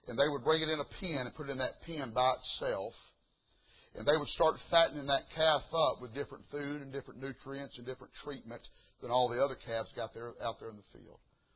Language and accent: English; the South, United States; I grew up down south, but I'm a city slicker to the core, just to be completely honest with you, amen.